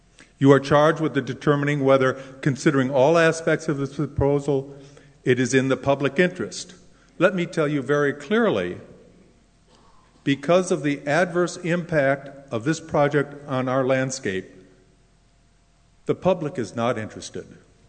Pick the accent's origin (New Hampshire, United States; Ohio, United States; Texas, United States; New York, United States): New Hampshire, United States; New Hampton